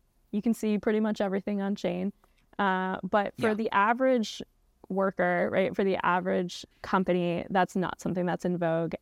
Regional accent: New York, United States; New York State, which is my home state

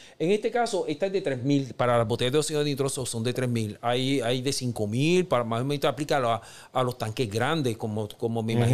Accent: Ponce, Puerto Rico; que era de Ponce, que era de mi pueblo Ponce, ajá.

